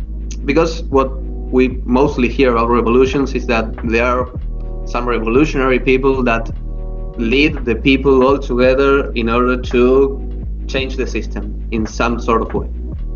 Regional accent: Buenos Aires, Argentina; English is a second language; I am from Buenos Aires, Argentina.

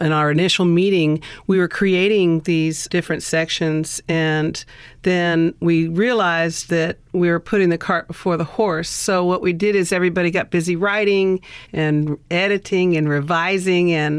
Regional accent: New Orleans, Louisiana, United States; we all know that we can't go anywhere and tell someone that we're from New Orleans that, oh, New Orleans.

